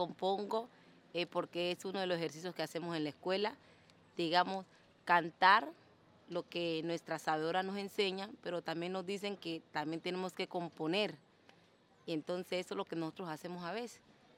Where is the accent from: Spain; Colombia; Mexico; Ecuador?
Colombia; Guapi, Cauca; venir acá a mi pueblito en las fiestas decembrinas, eso es una cosa de loco, porque el que no es guapireño se vuelve guapireño